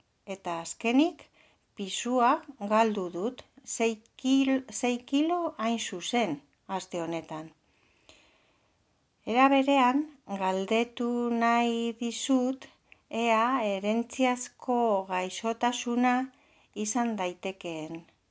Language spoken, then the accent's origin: Basque; Vitoria-Gasteiz, Basque Country, Spain; Gasteiztarra naiz eta 46 urte ditut.